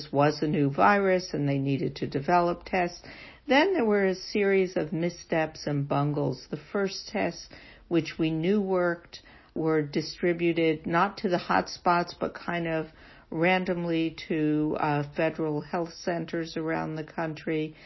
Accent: New York, United States; and I'm a New Yorker, in New York

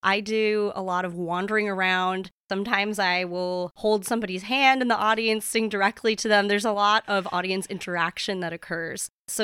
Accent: Ann Arbor, Michigan, United States; I actually came in contact with Opera on Tap first when I lived in Ann Arbor. I'm from Ann Arbor, and I did my master's degree at the University of Michigan.

